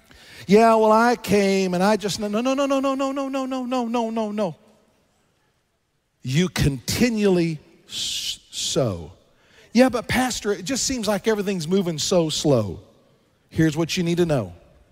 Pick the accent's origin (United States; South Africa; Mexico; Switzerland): United States; Garden City, Kansas; I was raised in Kansas. Seriously, Kansas. Garden City, Kansas. Flat.